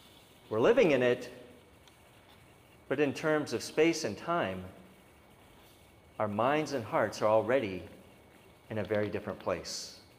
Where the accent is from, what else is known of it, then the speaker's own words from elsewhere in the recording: Kellogg, Idaho, United States; also born or lived in Alaska; I said, well, I was born in Alaska. I was raised in Kellogg, Idaho. And I've lived all over the world.